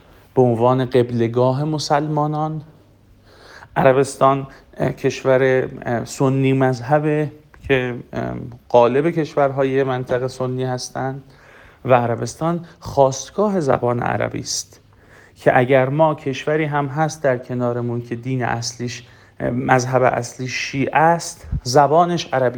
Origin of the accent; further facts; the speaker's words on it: Iran; اینو من به عنوان یک ایرانی صرفا نمیگم